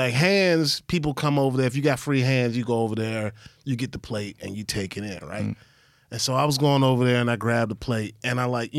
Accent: the South, United States; And I'm from the South.

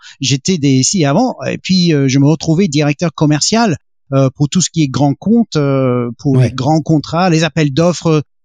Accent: United Kingdom; accent: British; French is a second language; moved away as an adult; also born or lived in Belgium; je reste un petit peu britannique quand même, avec un petit accent britannique, ça c'est un peu normal. Donc j'ai grandi au Royaume-Uni

